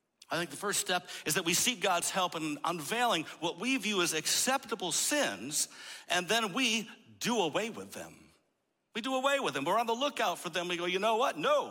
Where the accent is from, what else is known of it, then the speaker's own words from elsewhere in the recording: Michigan, United States; I'm in my 50s, I'm Caucasian, I'm Dutch, I'm from Michigan originally.